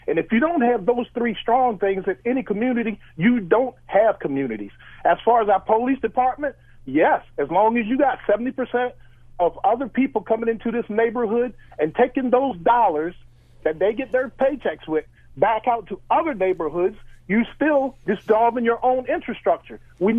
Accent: Maryland, United States; Mark, I've called you before. I'm from the Eastern Shore.

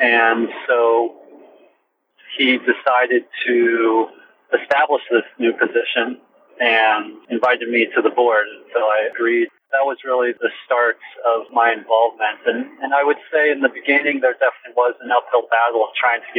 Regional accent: Indiana, United States; my time growing up in Indiana, in high school, in middle school, et cetera

